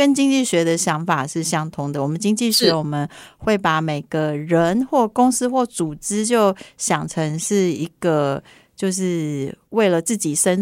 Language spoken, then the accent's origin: Chinese; Taiwan; 我觉得这也提醒了我们台湾人一件事情